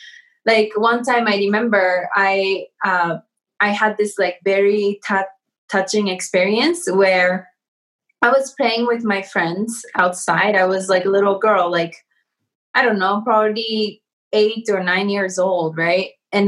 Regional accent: Japan; English is a second language; I was born and raised in Japan, right? And this experience was very different from growing up in America, right?

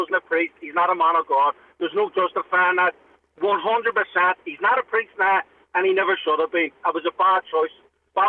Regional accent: Belfast, Northern Ireland, United Kingdom; I'm from West Belfast, right?

